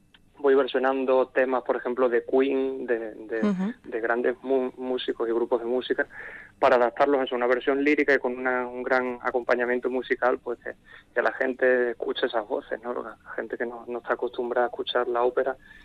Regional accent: Extremadura, Spain; allá por Extremadura, yo soy extremeño, ¿no?

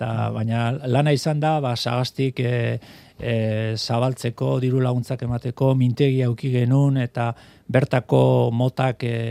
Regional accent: Deba, Basque Country, Spain; born there; also born or lived in San Sebastián; ni Debarra naiz

